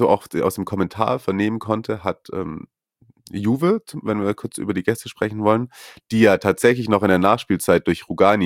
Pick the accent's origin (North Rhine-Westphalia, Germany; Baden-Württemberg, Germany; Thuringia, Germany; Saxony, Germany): Baden-Württemberg, Germany; Aber SCHE, scharfes S, dreierles S, wie man bei uns in Schwabe früher gesagt hat, dreierles S.